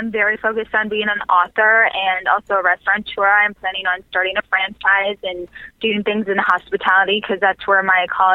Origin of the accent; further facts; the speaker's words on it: Nebraska, United States; now in Austin, United States; I grew up in Nebraska.